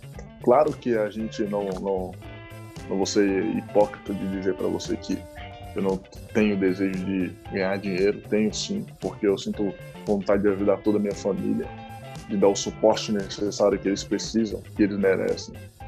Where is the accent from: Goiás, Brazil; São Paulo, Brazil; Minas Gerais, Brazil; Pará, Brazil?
Goiás, Brazil; Cidade Ocidental; also born or lived in Gama; eu venho de uma cidade do interior de Goiás, chamada Cidade Ocidental. Cresci lá, né? Nasci no Gama, Distrito Federal, mas eu cresci lá.